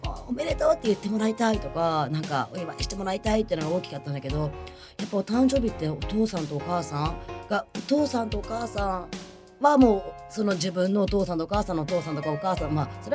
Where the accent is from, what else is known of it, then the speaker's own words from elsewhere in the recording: Ibaraki, Japan; moved away as an adult; now in Tokyo, Japan; 私9年ぐらい前から東京に上京してきたんだけど、茨城から、地元茨城で